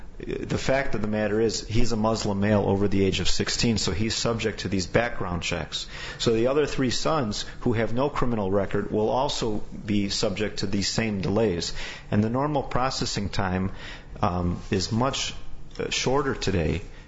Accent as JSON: {"language": "English", "town": "Chicago", "region": "Illinois", "country": "United States", "accent": "Midwestern Chicago", "said": "and I really can't do justice with my Midwestern Chicago accent"}